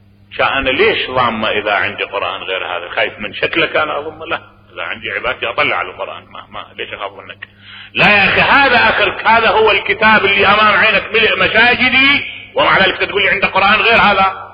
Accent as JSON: {"language": "Arabic", "town": "Najaf", "region": "Najaf Governorate", "country": "Iraq", "tie": "born or raised there", "said": "لان انا ابن النجف واعرف النجف"}